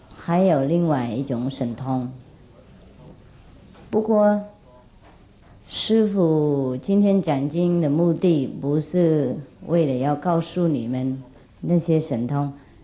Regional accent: China; 那我们中国人5000年的文化不晓得混到哪里去了。

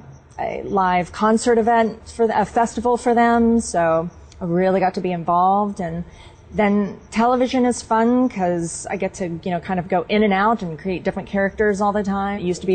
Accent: Tennessee, United States; Growing up in Tennessee, I grew up on a hill with a forest for a backyard. Mm-hmm. Basically where I lived was the foothills of the Appalachians

